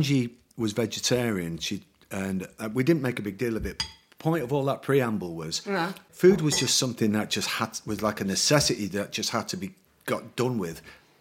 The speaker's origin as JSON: {"language": "English", "town": "Manchester", "region": "North West England", "country": "United Kingdom", "said": "I was really, really super into smoking pot because I was from Manchester and I was a guitar player."}